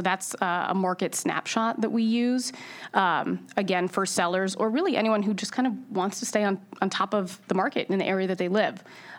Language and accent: English; New York, United States; I mean, I grew up in Westchester, always, you know, stayed local